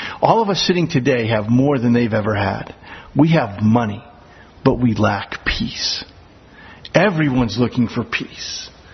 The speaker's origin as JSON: {"language": "English", "region": "Iowa", "country": "United States", "tie": "born or raised there", "said": "I grew up in Iowa, just a short stone's throw away from the Field of Dreams."}